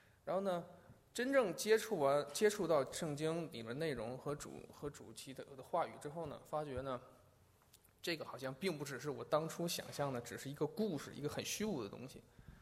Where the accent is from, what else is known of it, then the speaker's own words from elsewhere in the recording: Tianjin, China; 我是天津人，然后因为出生在大城市嘛，然后从小也接受的这个传统这种无神论教育，